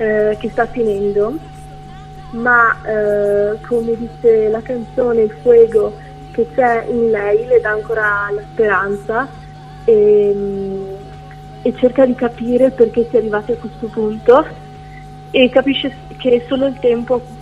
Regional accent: Cortina d'Ampezzo, Veneto, Italy; ho scelto di iniziare in un coro del mio paese, qui a Cortina d'Ampezzo

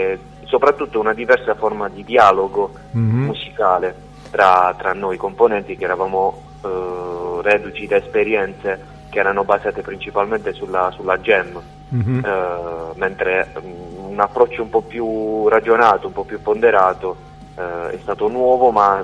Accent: Apulia, Italy; siamo, proveniamo dalla provincia di Bari, quindi dalla Puglia, da quattro diverse città della Puglia, sempre nella provincia di Bari

